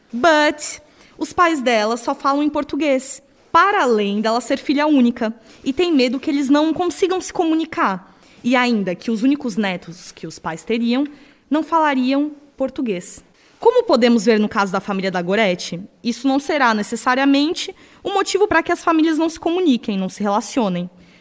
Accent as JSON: {"language": "Portuguese", "country": "Brazil", "said": "Eu sou brasileira e namorei alguns anos com um português. E durante o nosso relacionamento, ouvi comentários desagradáveis de alguns familiares sobre o meu sotaque."}